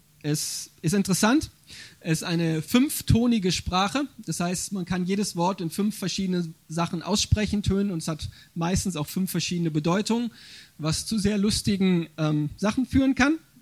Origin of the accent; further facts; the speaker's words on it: Radevormwald, North Rhine-Westphalia, Germany; Ich komme aus Rade vom Wald. Das ist bei Remscheid, Wuppertal, die Ecke. Also gar nicht so weit weg.